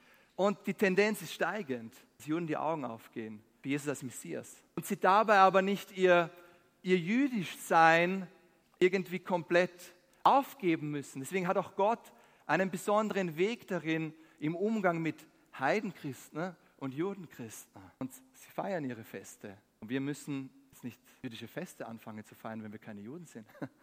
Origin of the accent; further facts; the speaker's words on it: Austria; als Österreicher, nicht wegzuschauen